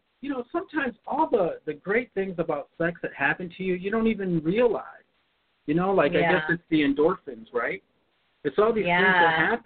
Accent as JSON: {"language": "English", "country": "United States", "said": "I think as also as an American, you know, we have a responsibility and an obligation"}